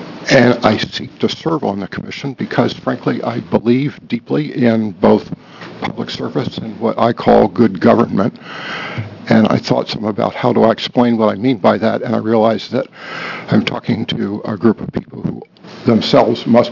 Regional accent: Eugene, Oregon, United States; I am from Eugene. I'm an attorney.

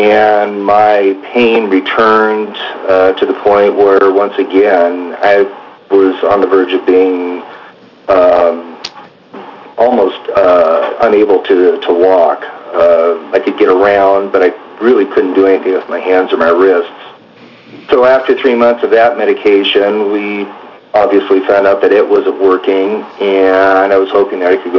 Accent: Bend, Oregon, United States; I am from Bend, Oregon.

